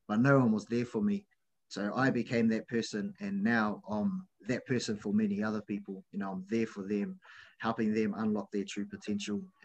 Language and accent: English; Auckland, New Zealand; So I grew up in New Zealand on the North Shore of Auckland.